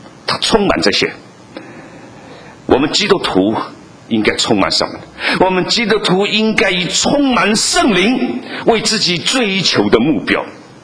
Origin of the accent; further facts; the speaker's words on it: China; 我们在中国长大，我们讲国语，我们讲普通话，是很自然的，